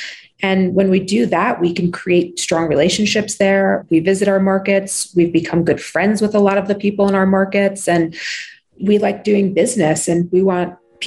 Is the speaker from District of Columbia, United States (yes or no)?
no; New York, United States; now in Deer Valley, United States; As I mentioned, born and raised in New York, my actually professional background is interior design and construction.